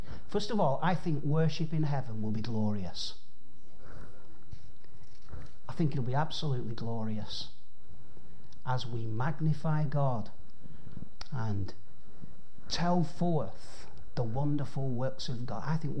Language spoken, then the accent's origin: English; Bolton, North West England, United Kingdom; accent: Boltonese; I only speak English. I only speak Boltonese, actually, as English.